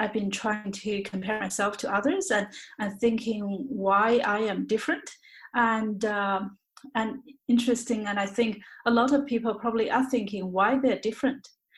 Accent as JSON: {"language": "English", "country": "China", "tie": "born or raised there", "second_language": "English", "moved": "as an adult", "lives_now": "Australia", "said": "I was born in China. I grew up there. I came to Australia when I was 26 years old in 2002."}